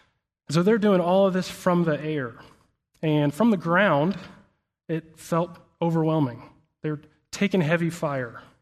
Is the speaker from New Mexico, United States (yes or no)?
no; Alabama, United States; I mentioned that we moved here from Alabama, and in Alabama it's pretty rare to get a really deep freeze